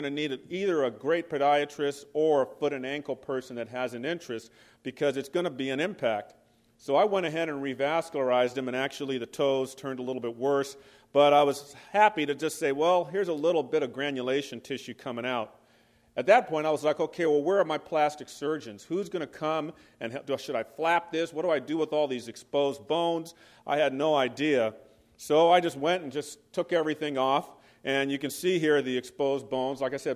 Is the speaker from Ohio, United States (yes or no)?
no; Los Angeles, California, United States; I'm graduating from the University of Tennessee, and I love the place. I was a Los Angeles guy, but I enjoyed my fellowship.